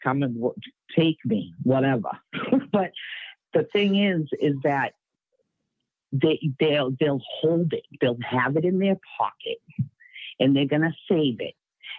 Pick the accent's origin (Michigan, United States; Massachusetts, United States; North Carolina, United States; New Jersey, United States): Massachusetts, United States; Boston; I grew up in Boston my whole life, and the corruption is real in this state.